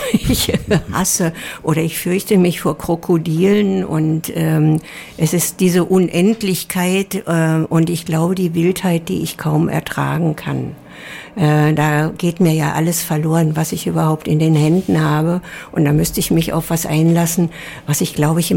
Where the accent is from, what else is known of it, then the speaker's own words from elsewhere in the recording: Cologne, North Rhine-Westphalia, Germany; now in Karlsruhe, Germany; Ich komme ja aus Köln hierher und ja, inzwischen zweite Heimat.